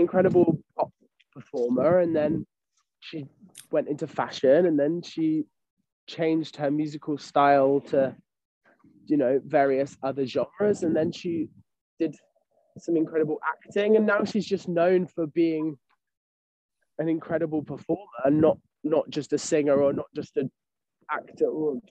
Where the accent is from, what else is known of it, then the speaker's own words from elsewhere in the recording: United Kingdom; as a British musical theatre performer, your goal is to be on the West End